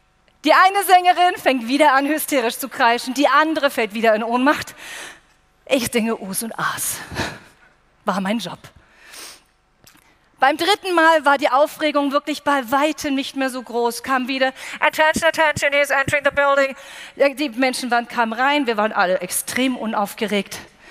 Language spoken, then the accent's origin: German; Baden-Württemberg, Germany; accent: Swabian; Ich komme hier direkt eigentlich aus der Ecke, heute volles Heimspiel, ich komme schwäbisch-schwätzerisch, der Wahnsinn.